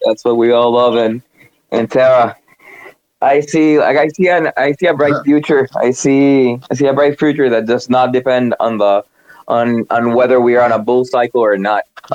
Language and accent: English; Colombia; I also come from a country that's been struggling. I'm from Colombia.